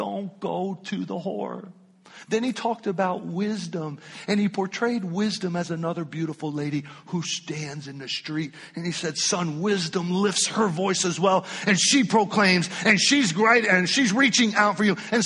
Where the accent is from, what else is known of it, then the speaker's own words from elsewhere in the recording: United States; I feel, especially as an American, we have rights and we have freedoms and we have privileges